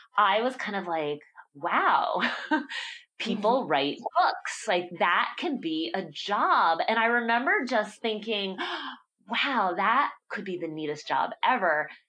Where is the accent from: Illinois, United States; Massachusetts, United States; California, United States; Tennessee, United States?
Massachusetts, United States; Concord; I grew up right outside of Concord, Massachusetts, and I had visited Orchard House many times as a girl